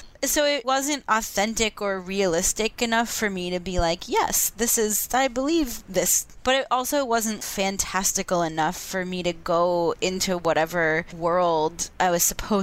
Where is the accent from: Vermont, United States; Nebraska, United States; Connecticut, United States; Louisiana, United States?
Vermont, United States; Well, I'm from Vermont, so I know what it is.